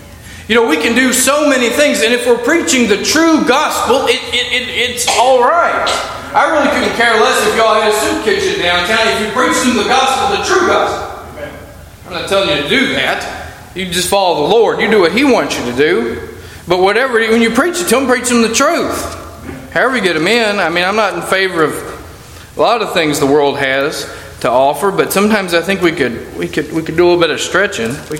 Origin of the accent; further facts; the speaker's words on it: Louisville, Kentucky, United States; Listen, I'm from Louisville. I can't say nothing about anybody.